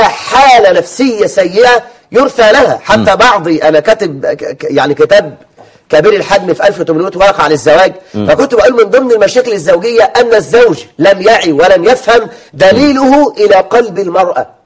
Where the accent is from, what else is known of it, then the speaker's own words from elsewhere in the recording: Egypt; كان عندي قبل الأمس واحد يعد من عتاه السحرة عندنا في مصر،